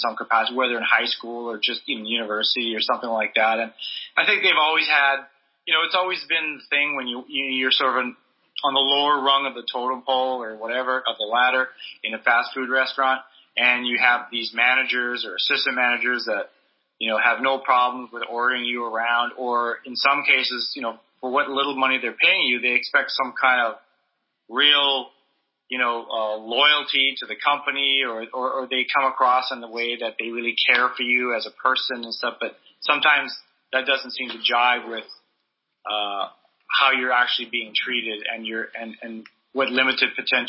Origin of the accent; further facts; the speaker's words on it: Winnipeg, Manitoba, Canada; moved away; when I go back to Winnipeg, you know, all these years later, all the people I went to high school